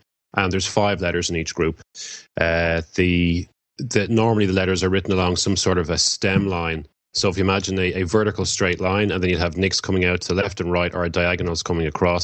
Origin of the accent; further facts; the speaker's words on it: Ireland; because I'm from Ireland myself.